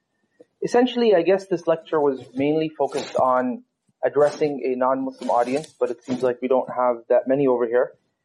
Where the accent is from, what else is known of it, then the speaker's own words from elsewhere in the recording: Canada; I remember growing up in Canada